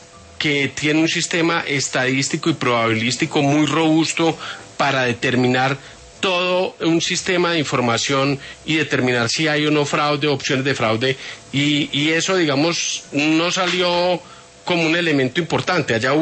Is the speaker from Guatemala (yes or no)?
yes; Guatemala; porque vengo de Guatemala. En Guatemala hicieron una reforma política muy importante.